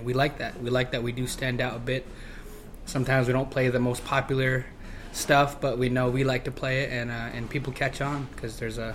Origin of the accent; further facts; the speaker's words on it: the South, United States; moved away; I'm from the South, and I moved up to Northern Minnesota, and it's just kind of something that I brought with me